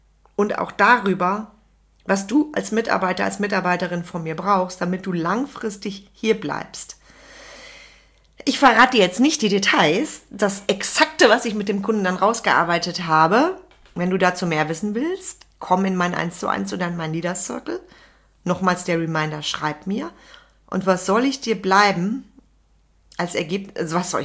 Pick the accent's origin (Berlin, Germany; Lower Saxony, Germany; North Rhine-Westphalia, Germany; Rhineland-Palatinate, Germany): North Rhine-Westphalia, Germany; Bei uns im Sauerland sagt man also gern, das sind Leute, die die Arbeit sehen.